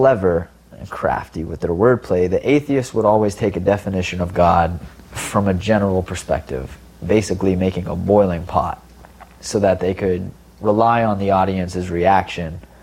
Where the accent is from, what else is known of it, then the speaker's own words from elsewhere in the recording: Toronto, Ontario, Canada; also born or lived in Innisfil; I didn't grow up in a Christian home, but from a young age, we grew up in Toronto, Hector Avenue, Christie Pitts area, Bloor and Christie.